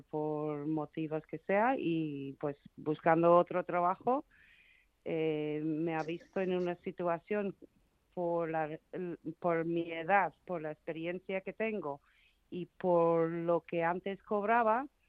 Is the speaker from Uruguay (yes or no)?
no; Ireland; Spanish is a second language; now in Spain; yo no soy española, yo soy irlandesa, pero llevo 32 años viviendo en España